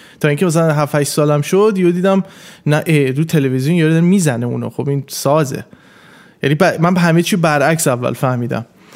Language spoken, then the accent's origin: Persian; Iran; من یه شانسی آوردم تو خانواده که مثلا تو ایران بزرگ شدیم